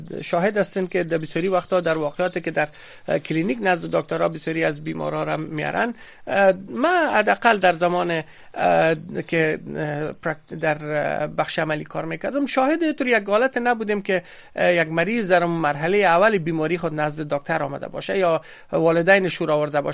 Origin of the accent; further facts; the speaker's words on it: Afghanistan; خود ما شما افغان هستیم